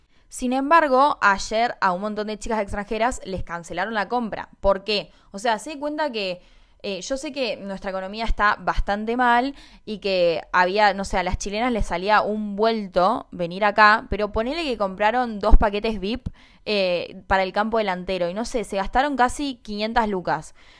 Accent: Argentina; somos argentinas, no conseguimos y vos que sos de otro país, sí conseguiste

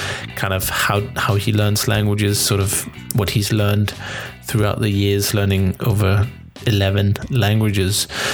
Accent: Denmark; I'm born and raised in Denmark. As far as I know, my entire family is Danish.

